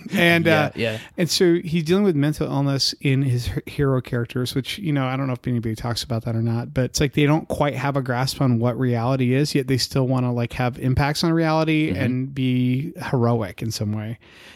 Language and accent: English; San Diego, California, United States; because I was 18 and they had bad nachos and I was from San Diego.